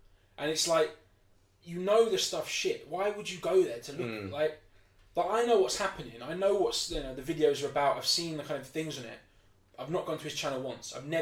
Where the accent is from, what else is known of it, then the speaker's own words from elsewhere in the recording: United Kingdom; because we're British